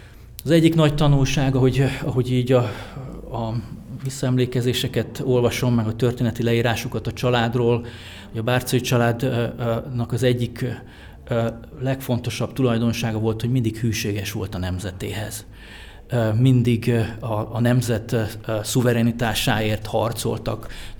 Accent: Budapest, Hungary; born there; én Budapesten születtem, az én nagyszüleim, ők párciumiak, tehát ott Nagybánya környéke, Sáros Magyar Berkesz, Szamoszcikó

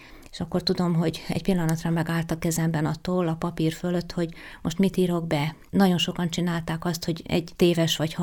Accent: Tata, Komárom-Esztergom, Hungary; tehát én tatán nőttem föl

